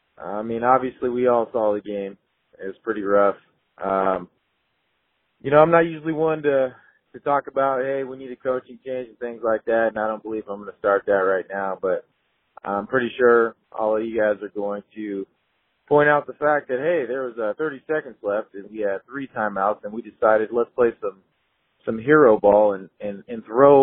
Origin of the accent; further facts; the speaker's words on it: California, United States; I mean, I'm a Californian, I gotta deal with this BS, you know?